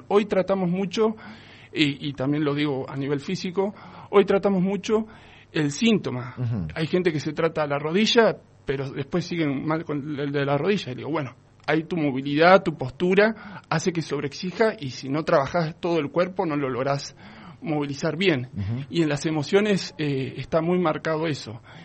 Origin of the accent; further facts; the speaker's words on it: General Alvear, Mendoza, Argentina; Bueno, mira, yo soy de General Alvear, ajá, Mendoza.